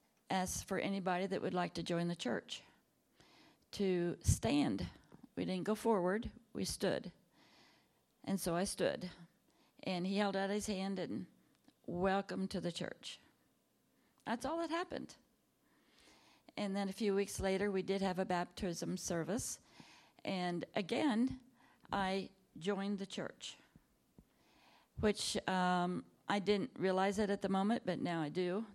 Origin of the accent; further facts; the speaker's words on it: Quinter, Kansas, United States; I was born and raised in Kansas. I was born in the farmhouse where I was raised. And it's a little town called Quinter. I was just a kid and out in the plains of Kansas.